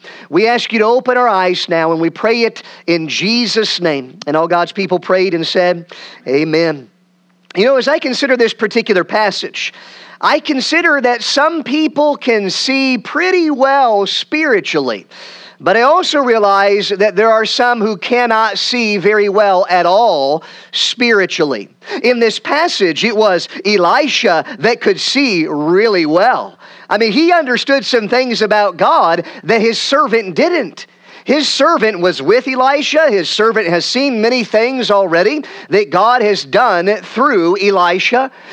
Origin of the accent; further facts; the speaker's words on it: Peoria, Illinois, United States; My bride and I and Lydia, we are from Peoria, Illinois area, and we are excited to be up here in the Green Bay area for the first time